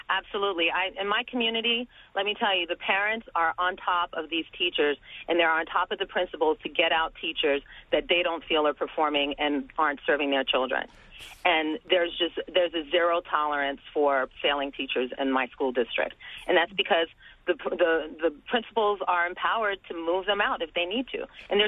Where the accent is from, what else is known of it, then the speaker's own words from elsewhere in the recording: Newark, New Jersey, United States; but I wasn't raised in Chatham. I was raised in Newark, and I could not conceivably send my children to the Newark City school system.